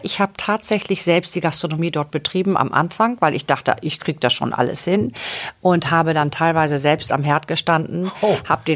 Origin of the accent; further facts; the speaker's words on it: Lower Saxony, Germany; Ich bin in Ostfriesland an der Nordseeküste ja groß geworden.